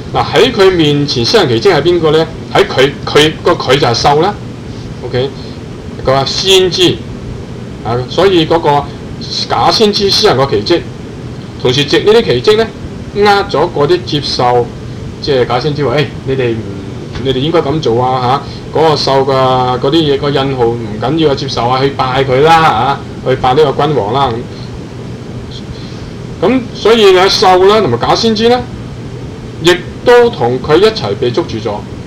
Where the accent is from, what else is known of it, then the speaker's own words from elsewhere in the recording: China; 即系口出飞剑啊，唔系我哋中国人嗰啲咳吐嗰啲。